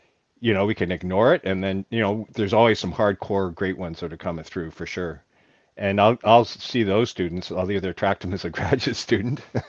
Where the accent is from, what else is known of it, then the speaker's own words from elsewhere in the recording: Canada; And so for me, growing up in Canada, doing a lot of time up in the bush